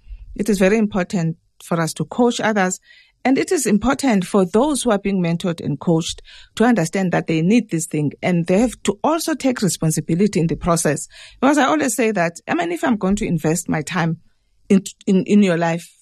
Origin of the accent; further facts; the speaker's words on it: South Africa; growing up in South Africa and personally experiencing sexism in the workplace and in society generally, and experiencing racism in the workplace and in society